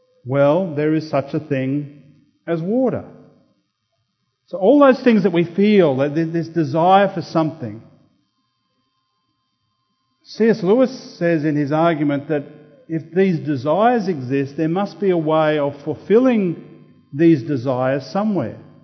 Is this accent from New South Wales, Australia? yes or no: no; Toowoomba, Queensland, Australia; My brother now lives in our family home that I grew up in Toowoomba